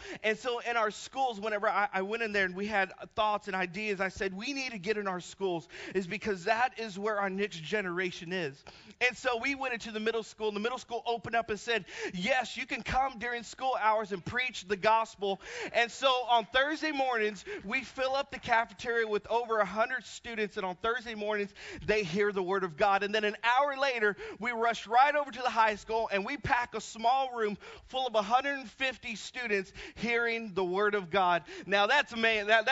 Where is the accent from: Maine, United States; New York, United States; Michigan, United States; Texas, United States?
Texas, United States; moved away as an adult; But yes, we are from Iowa, and as originated from Texas, we moved up to Iowa.